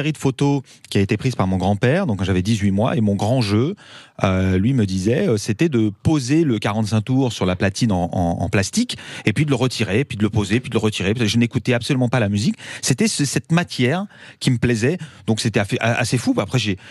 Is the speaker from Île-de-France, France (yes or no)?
yes; Paris, Île-de-France, France; born there; Je suis né à Paris, moi